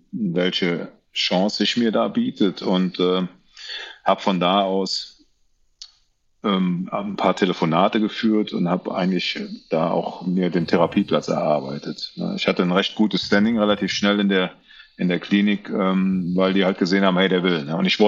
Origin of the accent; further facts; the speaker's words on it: Andernach, Rhineland-Palatinate, Germany; ich komme aus Andernach, ich habe 30 Jahre Fußball gespielt in Andernach und bin da schon so ein bisschen bekannt wie ein bunter Hund.